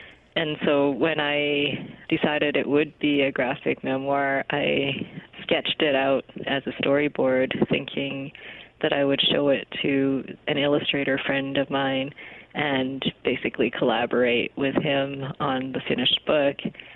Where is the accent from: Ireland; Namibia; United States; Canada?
Canada; born there; Yeah, I am Chinese Canadian, and so I was born in Canada to Chinese immigrants